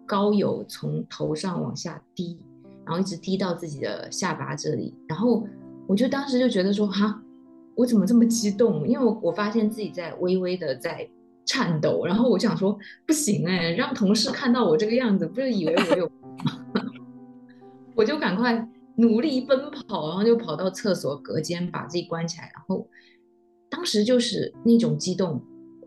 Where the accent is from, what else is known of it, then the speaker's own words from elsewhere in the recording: Xiamen, Fujian, China; born there; 因为我是在鼓浪屿上出生的嘛，然后就会很多时候在那种巷子里